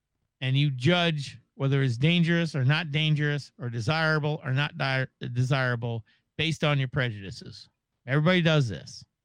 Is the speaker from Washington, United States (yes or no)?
yes; Maple Valley, Washington, United States; now in Mesa, United States; Actually, I grew up in the 1960s when I was a little kid in a little town south of Seattle, Maple Valley, Washington.